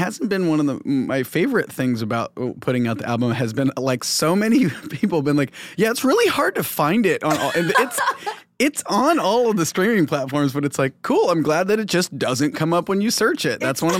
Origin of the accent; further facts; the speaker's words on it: Midwest, United States; I feel like growing up in the Midwest, it, like, that was in the faucet, like sink, it was Sprite.